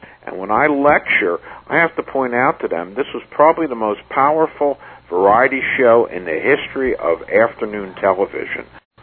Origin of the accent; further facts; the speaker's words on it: Philadelphia, Pennsylvania, United States; Because I never bought the story growing up in Philadelphia